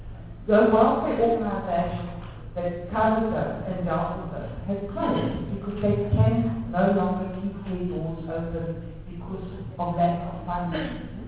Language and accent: English; Limpopo, South Africa; And I come from Limpopo province, which is one of the poorest provinces around.